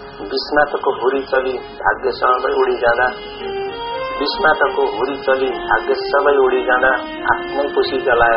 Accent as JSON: {"language": "Nepali", "region": "Koshi Province", "country": "Nepal", "moved": "as an adult", "lives_now": "United Kingdom", "said": "नेपालको पूर्वीय क्षेत्र जुन मेरो पुर्ख्यौली जिल्ला ताप्लेजुङ हो, त्यसपछिका मेरा स्थायी ठेगाना सुनसरी जिल्ला मिटरी हो र हाल म यो बेलायतमा आफ्नो प्रवासी जीवन म व्यतीत गरिरहेको छु"}